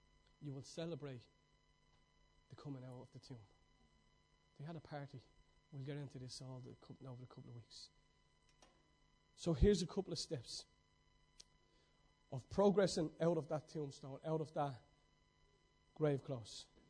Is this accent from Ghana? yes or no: no; Ireland; You wouldn't say that as an Irish person, because it's not really in us.